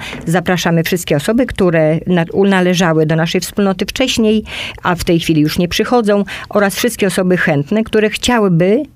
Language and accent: Polish; Radzymin, Masovian Voivodeship, Poland; Mieszkam 59 lat od urodzenia.